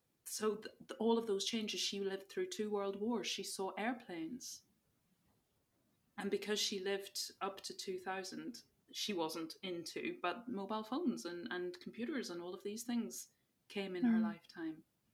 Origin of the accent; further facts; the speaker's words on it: Belfast, Northern Ireland, United Kingdom; where I grew up in Belfast